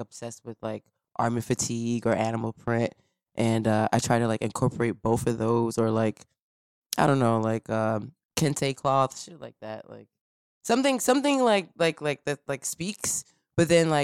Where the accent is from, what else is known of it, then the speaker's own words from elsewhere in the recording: New York City, New York, United States; it's like the struggle and the beauty of like growing up in Harlem and in New York, and like I have family from that era, and I came from that era